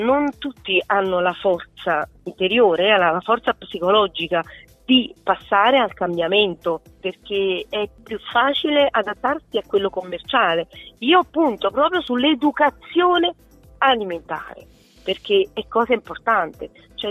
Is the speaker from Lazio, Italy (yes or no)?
no; Giugliano, Campania, Italy; Della provincia di Napoli, precisamente di Giugliano.